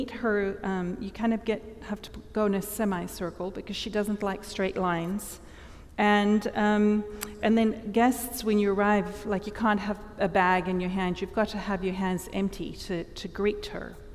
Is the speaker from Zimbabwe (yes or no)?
yes; Zimbabwe; I was born in Zimbabwe, and back then it was a British colony